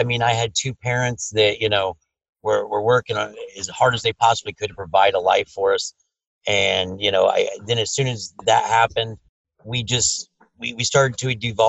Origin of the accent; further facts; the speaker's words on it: Ohio, United States; To answer your first question, it was more, I grew up in Ohio.